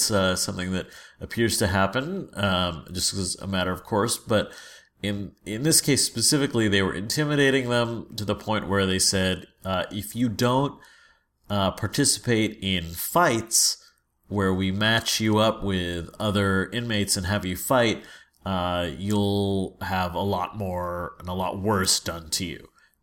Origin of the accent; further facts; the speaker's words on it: San Francisco, California, United States; especially because it's about my hometown, San Francisco.